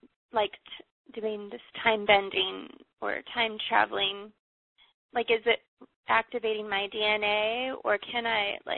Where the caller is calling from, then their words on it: Texas, United States; I'm calling from Texas.